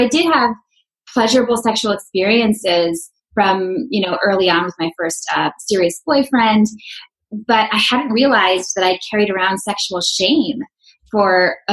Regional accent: Minnesota, United States; So I grew up in Minnesota and in a really loving home

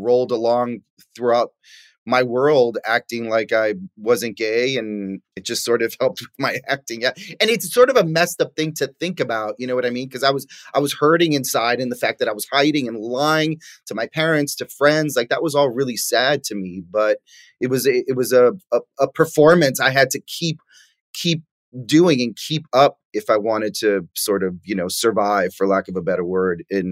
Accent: New York City, New York, United States; You know, when you're growing up in New York City in Washington Heights in the 80s, you know, I did a lot of lying

